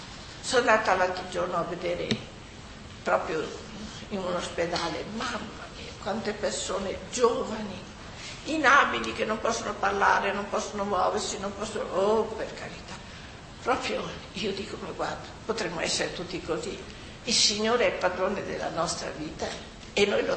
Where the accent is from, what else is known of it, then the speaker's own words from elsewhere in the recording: Milan, Lombardy, Italy; born there; also born or lived in Fano; Io sono nata a Milano, perciò mi sento lombarda, no? Anche se sono vissuta poi a Fano.